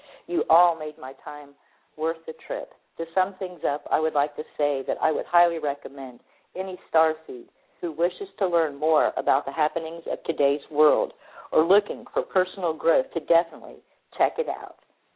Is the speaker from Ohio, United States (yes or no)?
no; Oklahoma, United States; My sun sign is Aries, and I'm from Oklahoma.